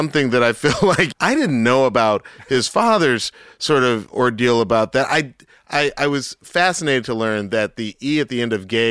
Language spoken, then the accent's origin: English; Atlanta, Georgia, United States; So, you know, that man got out there and performed to the Super Bowl, which is crazy for Atlanta. My hometown.